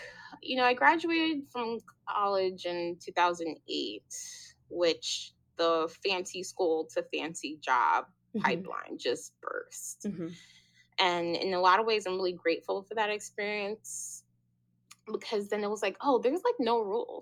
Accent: Spanish Town, Saint Catherine, Jamaica; born there; I was born in Spanish Town, Jamaica. My mom is from St. Catherine. My dad's from St. Anne. Most of my family still lives there.

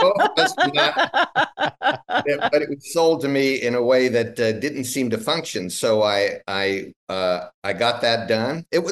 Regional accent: Ohio, United States; I grew up in Ohio, middle of Ohio, which now they have an awareness.

